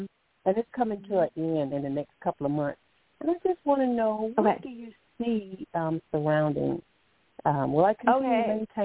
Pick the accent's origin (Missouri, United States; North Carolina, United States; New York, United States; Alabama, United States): Alabama, United States; I'm from Alabama